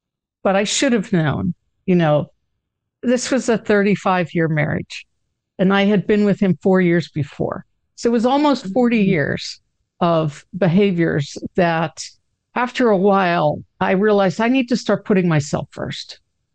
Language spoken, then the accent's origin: English; Pittsburgh, Pennsylvania, United States; accent: Pittsburghese; now in Orlando, United States; I'm in Orlando, Florida. Most of my life I spent in Pittsburgh. So you may hear some of my Pittsburghese. But yes, I'm now in Orlando, Florida.